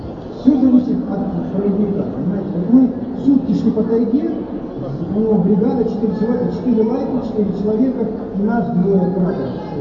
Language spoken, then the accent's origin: Russian; Khabarovsk, Khabarovsk Krai, Russia; Понимаете, я вот вырос в Хабаровске, да, я просто туризмом занимался, спортивным ориентированием, каждое воскресенье ездили на природу